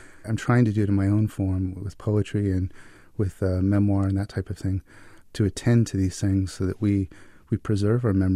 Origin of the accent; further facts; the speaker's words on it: Fresno, California, United States; When I first came back from Iraq, I was doing some construction work in Fresno, California, my hometown.